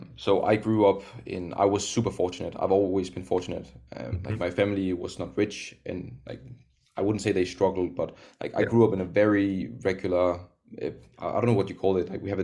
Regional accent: Denmark; No, I'm from Denmark.

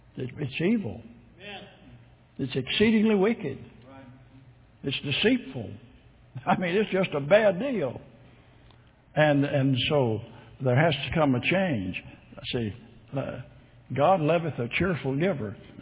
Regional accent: Arkansas, United States; born there; I was born in Arkansas.

